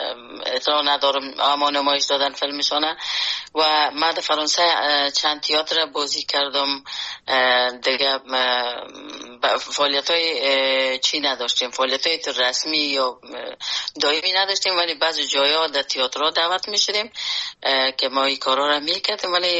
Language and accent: Persian; Afghanistan; born or raised there; moved away as an adult